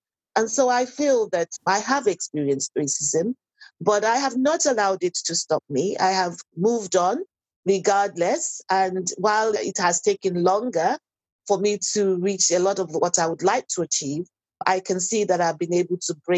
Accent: Coventry, West Midlands, United Kingdom; I was born here in Coventry, went to primary school, secondary school, and I've been in the higher educational system too in this country.

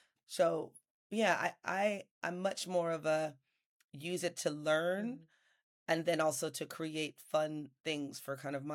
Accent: California, United States; I mean, I'm from California. I've always roller skated down by the beach.

